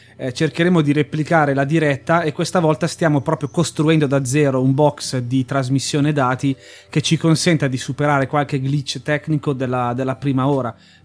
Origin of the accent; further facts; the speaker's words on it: Sicily, Italy; Però essendo siciliano può darsi che vada a congratularmi con lui di persona, quest'anno magari ci provo, sarò in vacanza in Sicilia